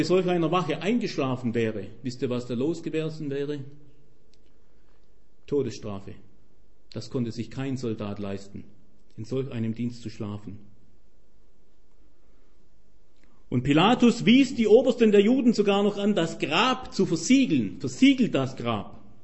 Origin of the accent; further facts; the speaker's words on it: Baden-Württemberg, Germany; Ich kenne das von meiner Heimat, Schwäbische Alb